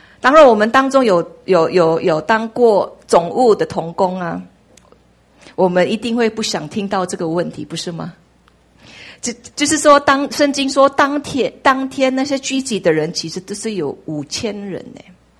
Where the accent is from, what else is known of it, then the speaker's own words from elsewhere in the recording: Philippines; Chinese is a second language; 其实是一个外国人，我菲律宾华侨，所以我中文有一点 KK 的，所以万一有发音不准的话，请你们包容原谅我。